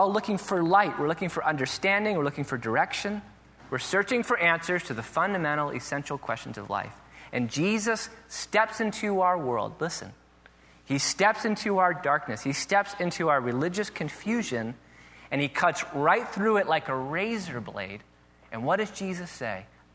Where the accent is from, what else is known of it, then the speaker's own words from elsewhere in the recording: Ireland; I'm Irish. It'll be fine.